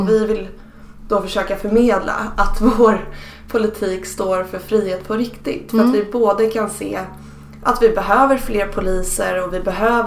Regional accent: Stockholm, Stockholm County, Sweden; Jag är uppvuxen i Stockholms innerstad. Jag har haft två välutbildade och välbetalda föräldrar.

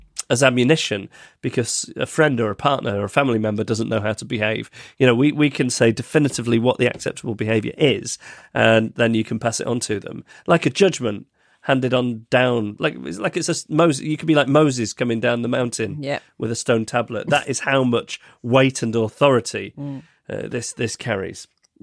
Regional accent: Beaumaris, Wales, United Kingdom; now in Hong Kong; I will have been in Hong Kong for 20 years, which is bittersweet, as I've been out of my hometown of, I don't know how to say this, it's on Anglesey, it looks like Beaumarie.

